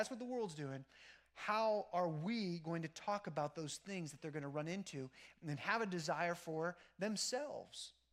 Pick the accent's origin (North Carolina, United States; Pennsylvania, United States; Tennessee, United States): Pennsylvania, United States; I grew up in Pennsylvania. And I'd be like a deer in the headlights.